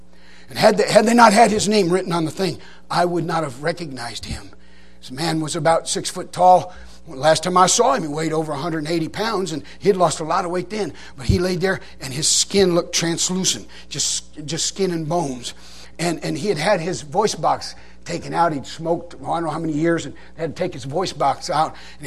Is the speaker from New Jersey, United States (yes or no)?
no; Detroit, Michigan, United States; I didn't know what a camp meeting was. I was from Detroit, Michigan.